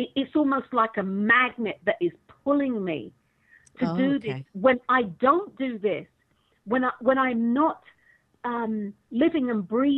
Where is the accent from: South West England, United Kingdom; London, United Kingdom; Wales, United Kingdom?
London, United Kingdom; because I'm from London